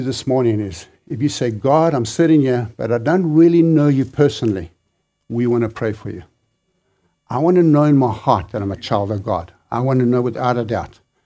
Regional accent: South Africa; I grew up in South Africa, and I'm ashamed to say that. I grew up in the apartheid years

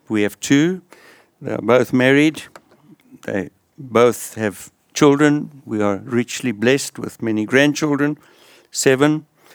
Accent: South Africa; English is a second language; although I had Dutch parents growing up in South Africa, I'd never learned to read or write it

